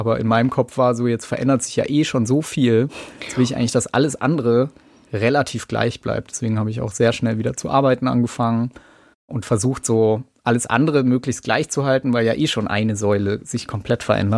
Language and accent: German; Germany; weil ich eben als Deutscher und auch in meinem Umfeld